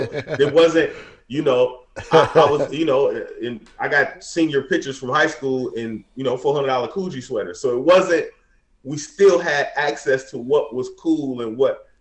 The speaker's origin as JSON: {"language": "English", "town": "Detroit", "region": "Michigan", "country": "United States", "tie": "born or raised there", "said": "It wasn't like, you know, we grew up in Detroit, in the hood."}